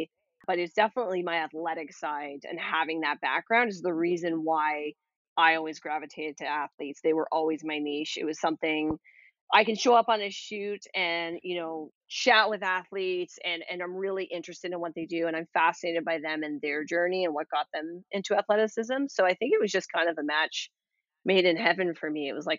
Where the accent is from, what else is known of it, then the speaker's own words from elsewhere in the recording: Toronto, Ontario, Canada; I'm born and raised in Toronto, and I went to Annunciation, which is a elementary school in North York